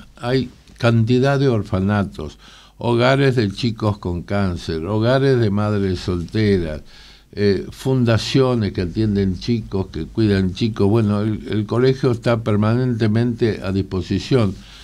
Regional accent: Mar del Plata, Buenos Aires Province, Argentina; born there; moved away; Nací de Mar del Plata, me vine de Mar del Plata.

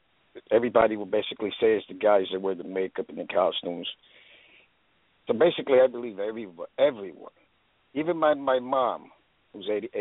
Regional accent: Brooklyn, New York, United States; moved away; also born or lived in New Jersey; Well, I hail from Brooklyn, New York. Moved to New Jersey in 69.

